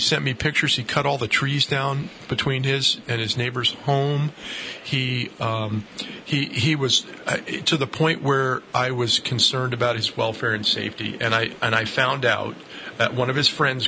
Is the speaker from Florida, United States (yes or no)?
no; Claryville, New York, United States; I grew up on the East Coast. I grew up, and I went to Woodstock.